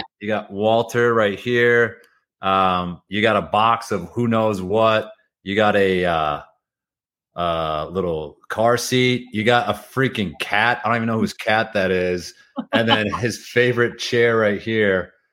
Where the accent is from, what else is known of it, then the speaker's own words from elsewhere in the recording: Scotland, United Kingdom; I'm Scottish.